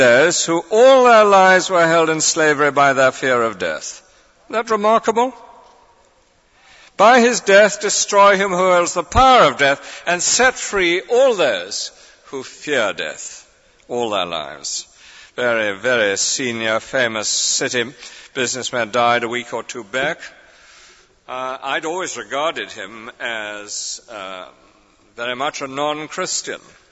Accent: England, United Kingdom; You know, I'm a typical Englishma

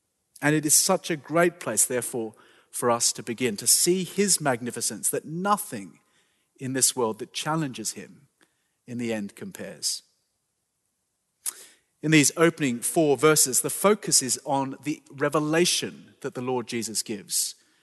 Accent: Australia; being an Australian.

